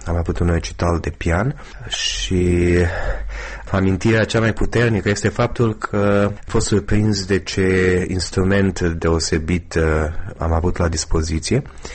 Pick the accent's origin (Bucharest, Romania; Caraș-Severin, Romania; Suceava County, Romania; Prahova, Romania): Suceava County, Romania; Suceava; also born or lived in Rădăuți / Iași; Eu nu am trăit în această parte a Bucovinei, m-am născut în Rădăuți, nu departe de granița actuală. După aceea ne-am mutat în Suceava și mai târziu în Iași din cauza studiilor